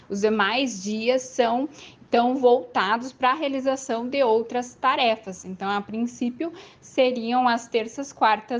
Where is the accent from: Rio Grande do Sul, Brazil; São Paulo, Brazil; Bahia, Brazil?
Rio Grande do Sul, Brazil; Catuípe; eu sou natural da cidade de Catuípe, aqui na região noroeste do estado.